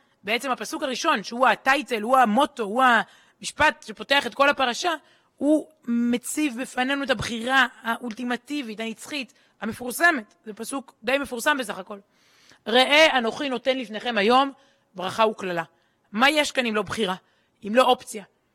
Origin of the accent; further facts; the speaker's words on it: Jerusalem, Jerusalem District, Israel; רבותיי, אנחנו ירושלמים.